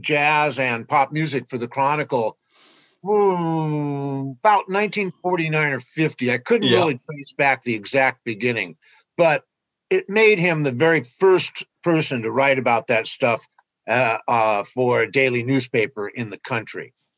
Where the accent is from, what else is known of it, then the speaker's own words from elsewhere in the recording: Berkeley, California, United States; now in San Francisco, United States; Pretty much, a bridge away over on the East Bay in Berkeley.